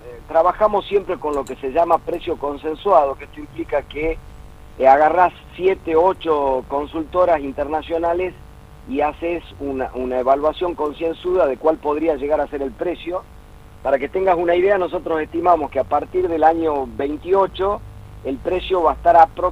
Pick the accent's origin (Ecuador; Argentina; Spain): Argentina; Salta; Nosotros hace mucho tiempo que venimos diciendo, yo soy salteño